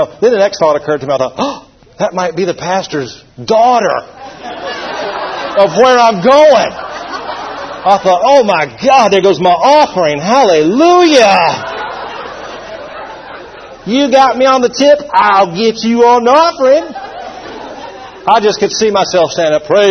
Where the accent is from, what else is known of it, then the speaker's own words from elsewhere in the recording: Georgia, United States; I said, well, you know, I'm from Georgia, and you can get it any time up there.